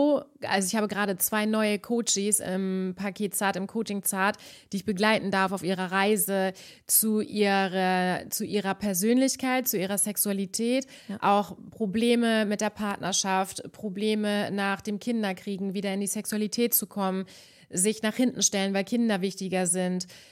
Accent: Himmelpforten, Lower Saxony, Germany; moved away as an adult; also born or lived in London; now in Hamburg, Germany; ich bin auch nur ein kleines Mädchen vom Dorf, ne? Ich komme aus Himmelpforten. Ich bin mit 19, weil ich in meiner Dorfdisco Hainbokel einen Jungen aus Hamburg kennengelernt habe, wegen dem nach Hamburg gezogen

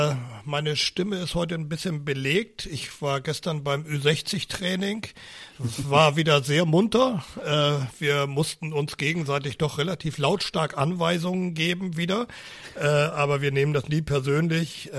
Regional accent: Lower Saxony, Germany; Ich komme ja vom Dorf aus Nordniedersachsen

